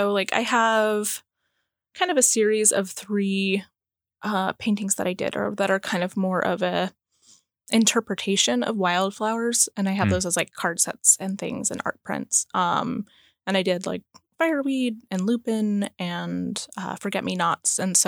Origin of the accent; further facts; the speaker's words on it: Alaska, United States; compared to like where I grew up in the Mat-Su, where they're still very large and tall